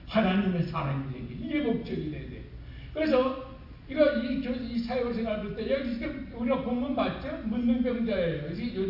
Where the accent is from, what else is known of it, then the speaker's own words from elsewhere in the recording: South Korea; now in United States; 우리는 한국 사람이 미국 와서 살고 있죠?